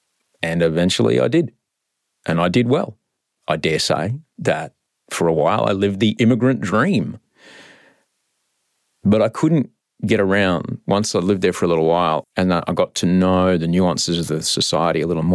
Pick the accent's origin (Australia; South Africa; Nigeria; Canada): Australia; also born or lived in United States; I came back to my home country of Australia